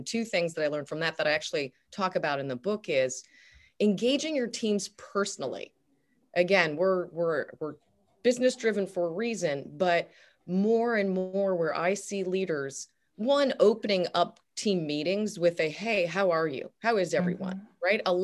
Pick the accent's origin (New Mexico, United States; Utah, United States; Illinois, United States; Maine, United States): Illinois, United States; Chicago; I'm from Chicago, so it's going to get a little trickier